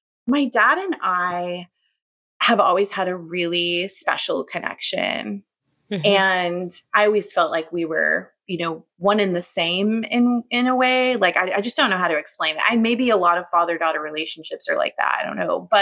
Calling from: Fort Worth, Texas, United States; I am in Fort Worth, Texas.

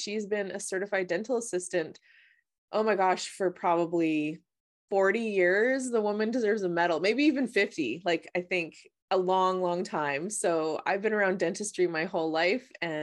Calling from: British Columbia, Canada; Well, I'm calling from British Columbia. So we are really far apart and the magic of technology is connecting us today.

